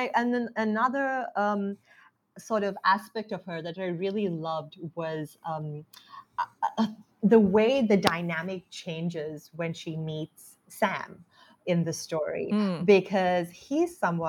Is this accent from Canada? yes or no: no; Sri Lanka; born or raised there